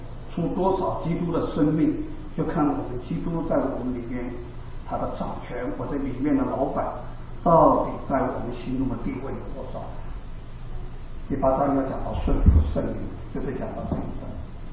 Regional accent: China; 我们特别是中国人哈、啊，我们中国人在这一方面哈、啊，对于行律法、守律法啊，有一些走了极端性的

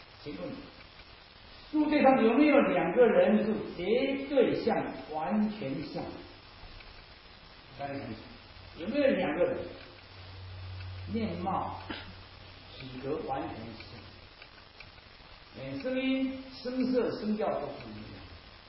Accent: Shandong, China; 我太太的这个我也是山东的

